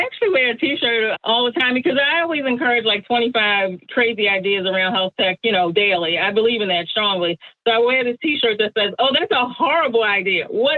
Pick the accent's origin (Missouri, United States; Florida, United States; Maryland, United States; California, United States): Maryland, United States; Joy's from Baja, Mexico, and I'm coming from the East Coast, Maryland.